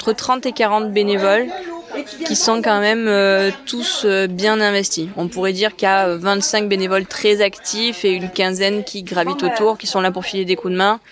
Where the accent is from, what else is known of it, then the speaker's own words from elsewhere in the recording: Marseille, Provence-Alpes-Côte d'Azur, France; moved away; also born or lived in Paris; Alors déjà, je suis pas parisienne, je suis marseillaise, ou en tout cas provençale. Hein. J'ai été juste hébergée à Paris pendant 9 ans. Mais en fait, j'ai quand même des attaches à Vialas. Donc moi, j'ai de la famille qui est d'ici